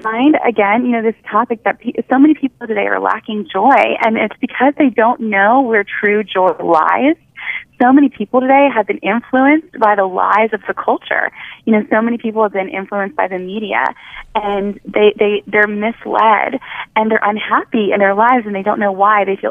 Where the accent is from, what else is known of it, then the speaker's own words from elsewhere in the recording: New Orleans, Louisiana, United States; now in Nashville, United States; I'm from a pretty musical town. I'm from New Orleans, and I've lived here in Nashville just for 6 months.